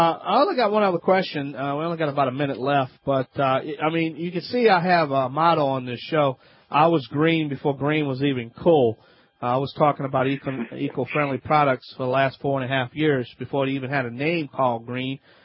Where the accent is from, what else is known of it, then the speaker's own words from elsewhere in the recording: Louisiana, United States; I am the Cajun Man from the Bayou Land.